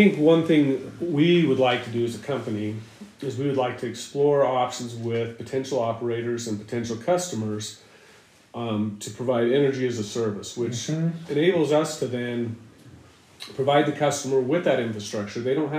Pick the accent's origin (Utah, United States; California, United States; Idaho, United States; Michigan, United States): Idaho, United States; Preston; I grew up in Preston, Idaho.